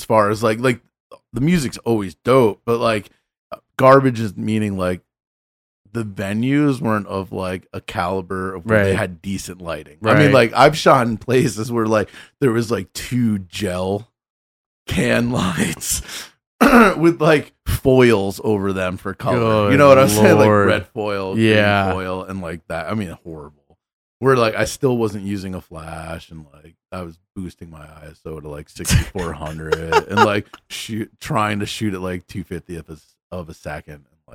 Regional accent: New York, United States; I'm from New York.

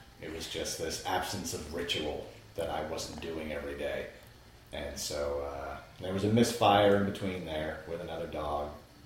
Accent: New Jersey, United States; New Jersey, yeah.

